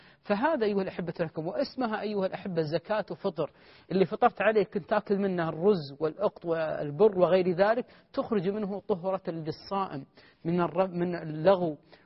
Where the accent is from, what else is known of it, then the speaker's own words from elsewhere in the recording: Kuwait; عندنا في الكويت